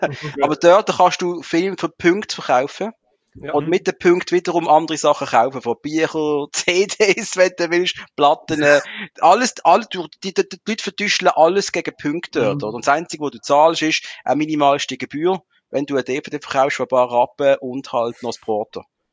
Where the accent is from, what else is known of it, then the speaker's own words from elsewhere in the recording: Muttenz, Basel-Landschaft, Switzerland; Wir haben noch Videotheken gehabt. Also im Ort, wo ich aufgewachsen bin, Muttens